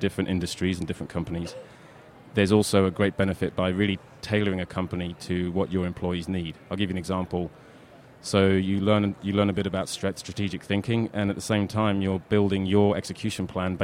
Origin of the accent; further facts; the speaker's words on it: New Jersey, United States; So I'm originally from Jersey.